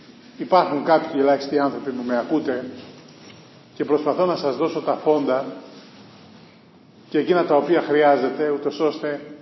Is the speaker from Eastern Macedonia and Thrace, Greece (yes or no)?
no; Chios, North Aegean, Greece; Στην πατρίδα μου τη Χίο